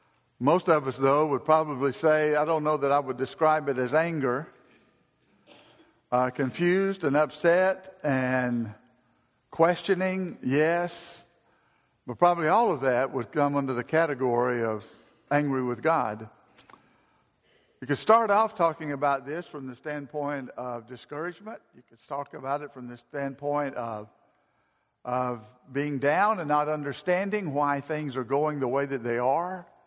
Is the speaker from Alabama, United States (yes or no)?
yes; Decatur, Alabama, United States; When I was growing up in Decatur, Alabama